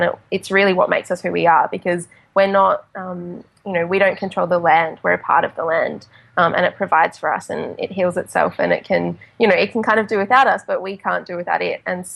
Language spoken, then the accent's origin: English; Lismore, New South Wales, Australia; also born or lived in Tweed Heads / Kingscliff; because I was born in Tweed Heads and we lived in Kingscliff for a while, but because of Dad's work, we moved down to Lismore area.